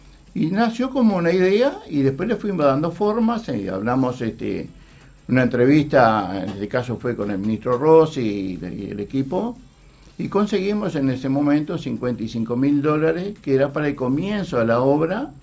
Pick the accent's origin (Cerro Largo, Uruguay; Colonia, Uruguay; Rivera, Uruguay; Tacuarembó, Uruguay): Cerro Largo, Uruguay; Melo; yo que soy de Melo